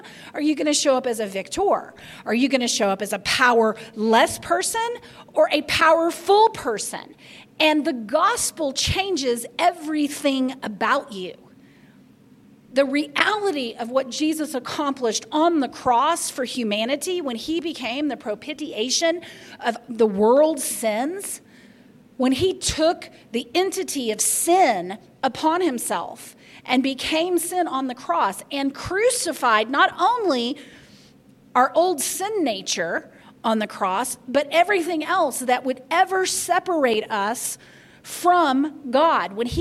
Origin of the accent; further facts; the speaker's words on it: the South, United States; I grew up in the Baptist church. I grew up in the Bible Belt, and we didn't, if we did talk about it, I didn't hear it.